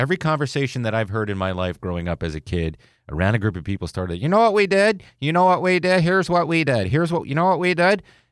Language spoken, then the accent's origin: English; Elmira, New York, United States; being that I grew up in the Twin Tiers in Elmira, New York, Corning area, south of Ithaca, northern Pennsylvania, it's the southern tier of New York, the northern tier of Pennsylvania